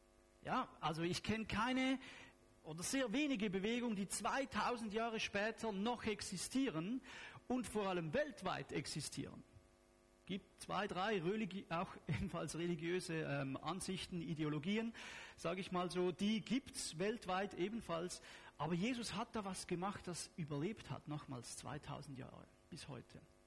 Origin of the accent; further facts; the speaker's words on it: Switzerland; German is a second language; Wir sind Schweizer. Also, was ihr mich hier sprechen hört, ist nicht Schweizerdeutsch. Das ist mein Versuch, Hochdeutsch zu sprechen.